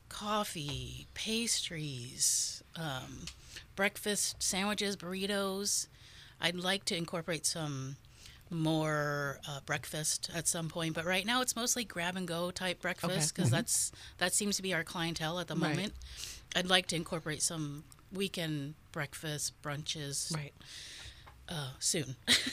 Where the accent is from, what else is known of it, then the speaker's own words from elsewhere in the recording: New York City, New York, United States; also born or lived in Connecticut; I was born in New York City, raised in the city, and then also Connecticut.